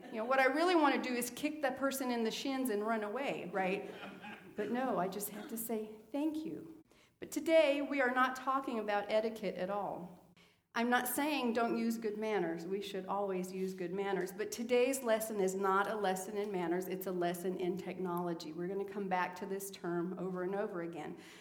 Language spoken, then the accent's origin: English; Italy; When I was a little girl growing up in Italy